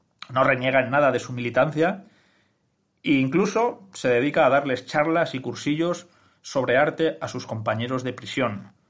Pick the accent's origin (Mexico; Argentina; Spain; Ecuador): Spain; Santander, Cantabria; Yo que soy de Santander, pues todos sabemos en Santander lo que hicieron